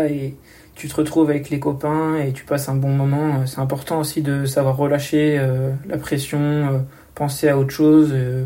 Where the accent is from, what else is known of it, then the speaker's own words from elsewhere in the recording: Nantes, Pays de la Loire, France; pas loin de ma ville d'origine, Nantes. Donc, moi, je suis du Grand Ouest.